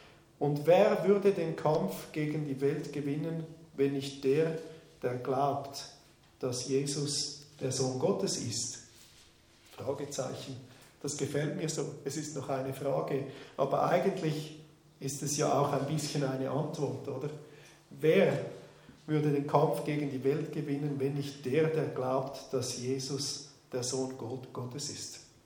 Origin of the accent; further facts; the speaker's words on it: Switzerland; accent: Swiss; Meine beiden Großmütter sind Deutsche. Und trotzdem bin ich hier in der Schweiz aufgewachsen, also ich bewahre meinen Schweizer Akzent, wenn ich Hochdeutsch rede.